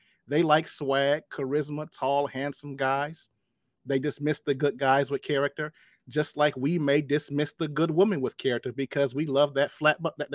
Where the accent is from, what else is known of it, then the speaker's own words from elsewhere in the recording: Detroit, Michigan, United States; also born or lived in Atlanta; I am from Detroit, Michigan.